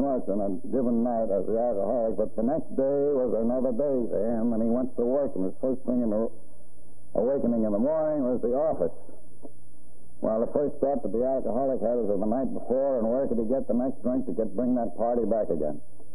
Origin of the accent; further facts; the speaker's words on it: Albany, New York, United States; I didn't get overseas in World War I, but I was in the outfit that was stationed around right in my hometown of Albany.